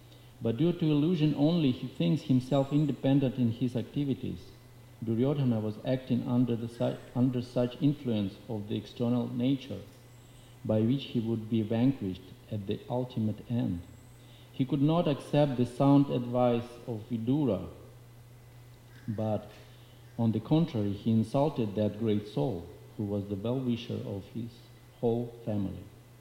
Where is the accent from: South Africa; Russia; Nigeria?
Russia; accent: Russian; English is a second language; So at first I thought maybe nobody understand my thick Russian accent with the Sanskrit.